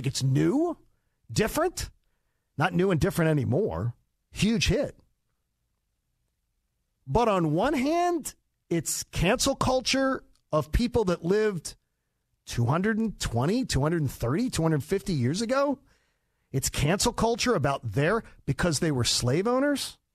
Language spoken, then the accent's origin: English; Philadelphia, Pennsylvania, United States; or defacing statues like in Philadelphia, in my hometown, defacing statues of people who fought for slaves' rights.